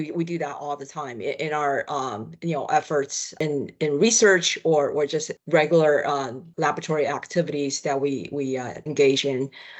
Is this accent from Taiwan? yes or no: yes; Taipei, Taiwan; I grew up in Taipei, the capital city of Taiwan. After I graduated from college, I came to the States for grad school at the University of Michigan.